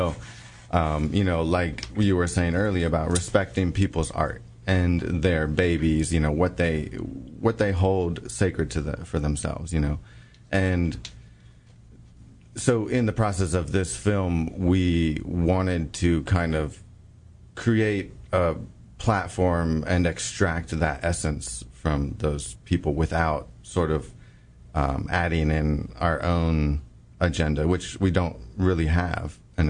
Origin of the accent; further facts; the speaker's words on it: United States; And, you know, me being American, I want people to understand, you know, maybe more of a realistic view of America.